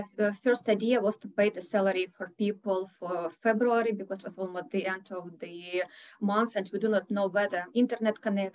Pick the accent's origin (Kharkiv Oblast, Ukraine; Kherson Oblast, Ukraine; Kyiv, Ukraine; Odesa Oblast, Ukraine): Kharkiv Oblast, Ukraine; Kharkiv; I'm from Kharkiv, the city that is the closest city to our neighbors and the city that is bombed each day till now without any stops.